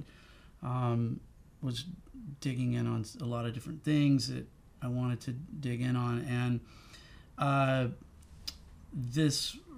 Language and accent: English; Marlton, Arkansas, United States; I grew up in Marlton, Arkansas, for several years, Marlton, Arkansas.